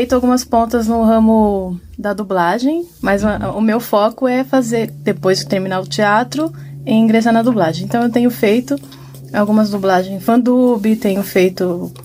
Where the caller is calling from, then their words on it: São Paulo, Brazil; eu falo aqui no estado de São Paulo